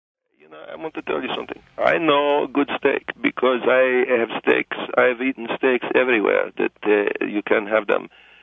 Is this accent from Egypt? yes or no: yes; Egypt; I'm from Egypt, but even I know that this is wrong